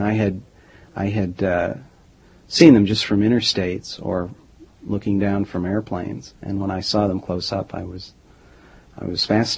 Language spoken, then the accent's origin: English; Hudson, Ohio, United States; I grew up in Hudson, Ohio, and I went to school there